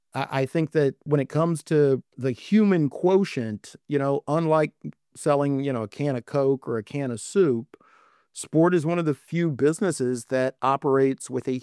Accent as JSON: {"language": "English", "town": "Washington", "region": "District of Columbia", "country": "United States", "tie": "born or raised there", "said": "my hometown newspaper gets raided by the FBI? They're executing search warrants at the Washington Post."}